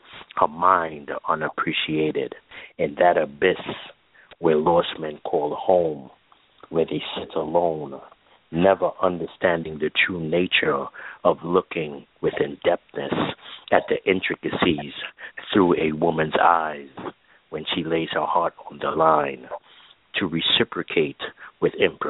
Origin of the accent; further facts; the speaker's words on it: Brooklyn, New York, United States; I grew up in the Caribbean here in New York, Brooklyn kid, I should say